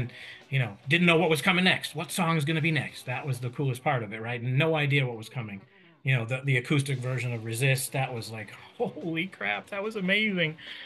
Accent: Bridgeport, Connecticut, United States; And that was right in Bridgeport in my hometown.

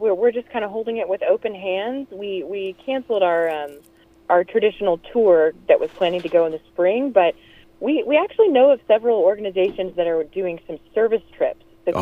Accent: Georgia, United States; also born or lived in Oklahoma City; I actually, you know, I was born in Oklahoma City, moved down to very rural South Georgia when I was young, and had never met a Jewish person until I went to college.

